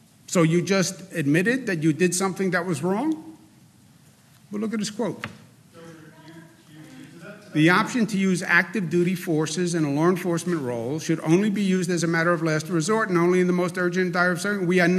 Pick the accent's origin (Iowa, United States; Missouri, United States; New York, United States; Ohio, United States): New York, United States; Queens; I grew up in Queens, you know, I grew up with the NYPD. You know, my neighborhood, a lot of my friends became police officers in New York City.